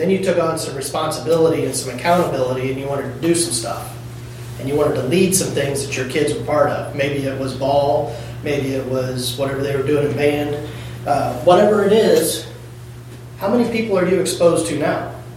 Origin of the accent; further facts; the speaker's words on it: Hazelwood, United States; That's 700 people that I had influence on in my little town growing up in Hazelwood.